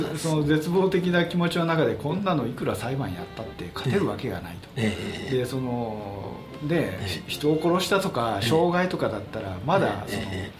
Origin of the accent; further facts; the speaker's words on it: Kansai, Japan; いやいや、私関西出身で